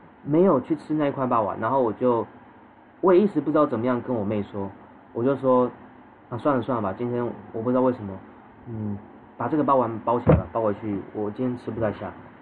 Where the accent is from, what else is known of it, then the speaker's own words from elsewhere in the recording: Taichung, Taiwan; 然后我是台中人，我要从台中去新竹扫墓